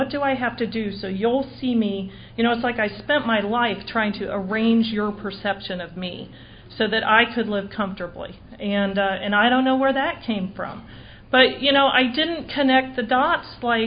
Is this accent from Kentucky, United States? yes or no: no; Oxford, Ohio, United States; I grew up in Oxford, Ohio, where that's Miami of Ohio.